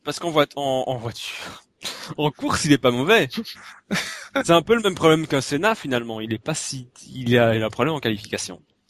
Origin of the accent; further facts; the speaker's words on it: Belgium; En tant que petit Belge, je l'ai eu assez mauvaise.